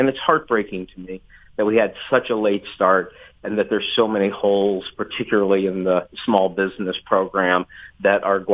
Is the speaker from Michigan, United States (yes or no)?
yes; Ann Arbor, Michigan, United States; Oh, well, you know, I grew up in Ann Arbor